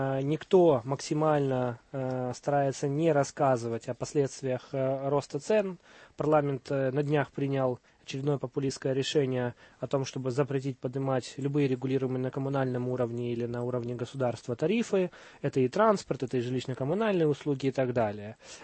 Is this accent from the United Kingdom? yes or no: no; Kyiv, Ukraine; я вам говорю как киевлянин, то есть у нас по большому счету в Киеве все прекрасно понимают.